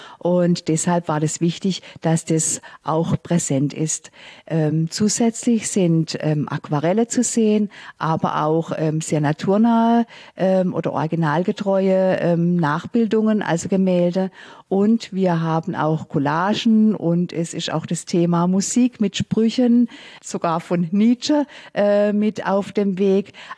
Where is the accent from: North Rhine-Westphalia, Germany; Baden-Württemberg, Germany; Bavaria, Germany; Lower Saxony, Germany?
Baden-Württemberg, Germany; Und zwar bin ich hier in der Gegend aufgewachsen und Sasbachwalden war immer wieder so ein Anlaufpunkt für mich, für meine Familie